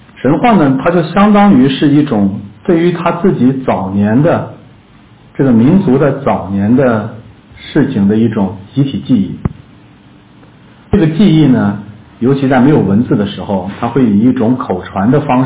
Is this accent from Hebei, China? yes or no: no; Shanxi, China; 我小时候在山西矿区长大